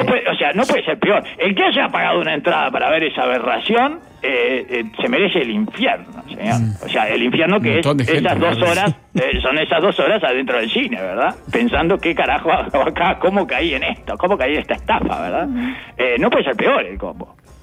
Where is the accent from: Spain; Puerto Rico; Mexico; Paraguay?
Mexico; Soy mexicano, sí.